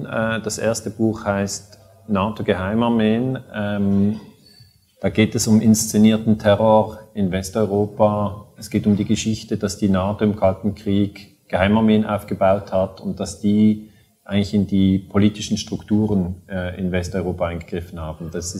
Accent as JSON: {"language": "German", "country": "Switzerland", "said": "ich bin 44 Jahre alt, ich komme aus der Schweiz."}